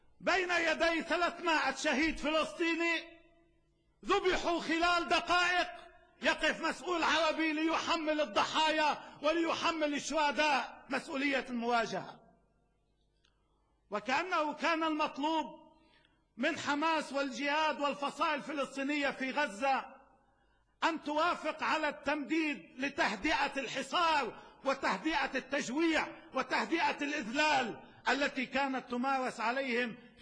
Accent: Lebanon; وكما فعلوا عندنا في لبنان

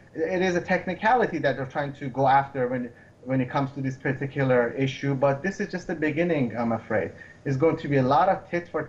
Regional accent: United States; I'm not saying this as an American, I'm not biased in this area.

